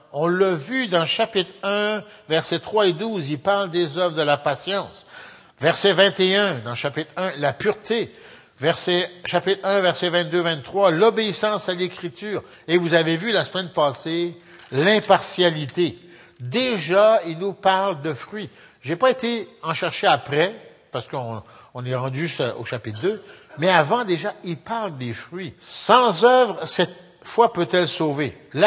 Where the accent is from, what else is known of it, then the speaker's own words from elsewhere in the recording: France; now in Canada; Je suis un immigrant, je suis arrivé en 1957 de France.